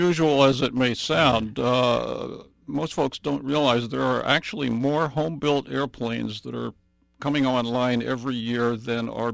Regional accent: Washington, District of Columbia, United States; Well, I grew up in Washington, D.C., and there were always formations flying overhead.

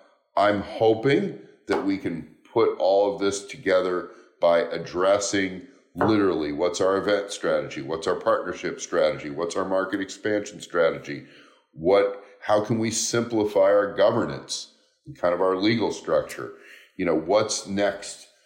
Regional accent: Portland, Oregon, United States; also born or lived in Los Angeles / New York / Boston / Bend; now in Barcelona, Spain; I grew up in Portland. I moved to LA, came back to Portland. I moved to New York, came back to Portland, moved to Barcelona, went from Barcelona to Boston, went from Boston to Bend, Oregon, 8 years there

